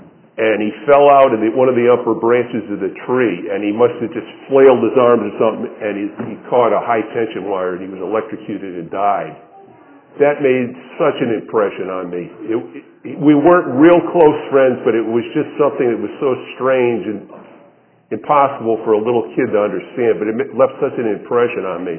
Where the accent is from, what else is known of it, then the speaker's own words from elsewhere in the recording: Danbury, Connecticut, United States; born there; I was born in Danbury Hospital on April 7th, 1951.